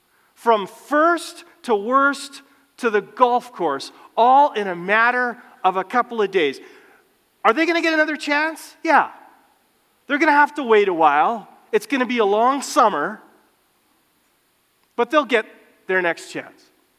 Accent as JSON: {"language": "English", "town": "Winnipeg", "region": "Manitoba", "country": "Canada", "tie": "born or raised there", "said": "Last night, I saw just a little snippet of my hometown, the Winnipeg Jets."}